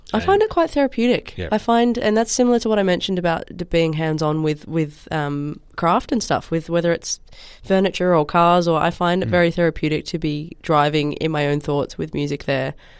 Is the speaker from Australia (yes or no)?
yes; Western Australia, Australia; now in Victoria, Australia; as I left WA and moved to Victoria, was the first time that I sat there and was like, I did not explore my home state as much as I wish that I did